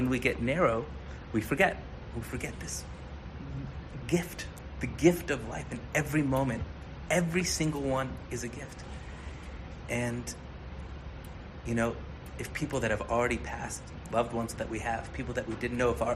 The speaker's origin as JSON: {"language": "English", "town": "Los Angeles", "region": "California", "country": "United States", "tie": "born or raised there", "said": "I'm born and raised in Los Angeles."}